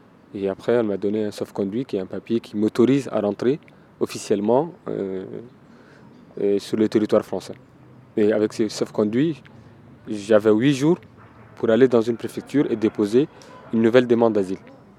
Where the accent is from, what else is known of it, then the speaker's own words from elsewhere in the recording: Chad; ce qui se passe chez moi, au Tchad